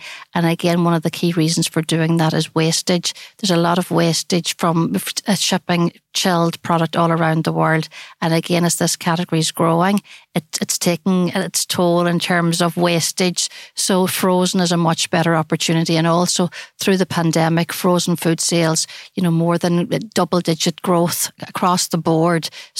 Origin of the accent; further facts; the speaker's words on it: Ireland; I think the fact that we're Irish means that there's an open door, that whole food heritage that Ireland stands for.